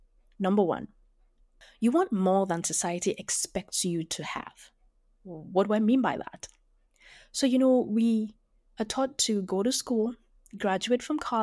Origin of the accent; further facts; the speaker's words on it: Lagos, Nigeria; I was born and raised in Lagos, Nigeria.